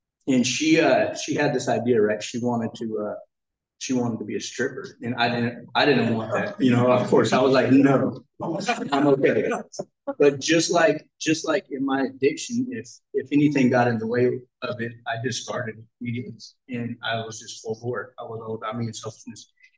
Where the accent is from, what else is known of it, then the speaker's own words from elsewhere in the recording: Redding, California, United States; So I come from Redding, and I started off, I would say, Redding, California.